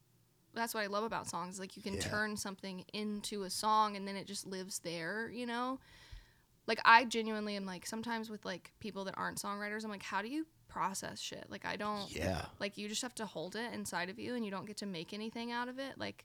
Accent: Texas, United States; when I was growing up in Texas, it was like, don't stay in Texas too long

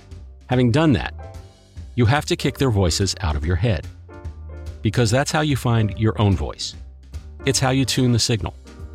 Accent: United States; I'm American, which means I think everything that comes out of the British Isles is of an inherently higher quality than anything we can produce over here

